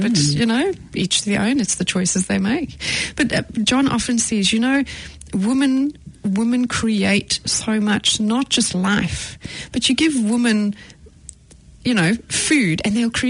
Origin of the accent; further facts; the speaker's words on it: South Africa; And I come from an English-speaking South African family where my voice was heard. And that's just how I grew up.